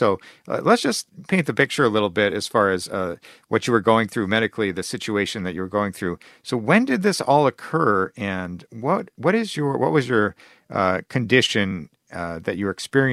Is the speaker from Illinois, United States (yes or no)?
yes; Chicago, Illinois, United States; growing up in the Chicagoland area, there was an order of nuns that was very important to me and my family